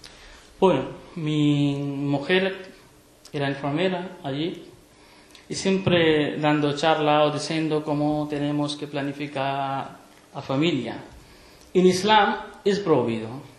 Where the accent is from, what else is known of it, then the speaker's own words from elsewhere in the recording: Pakistan; Spanish is a second language; de Pakistán. Soy católico. Mi familia y mi abuelo hace 2 siglos que son cristianos católicos.